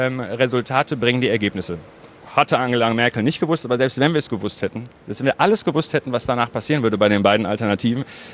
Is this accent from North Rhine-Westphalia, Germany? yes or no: yes; North Rhine-Westphalia, Germany; Also das Ruhrgebiet ist meine Heimat.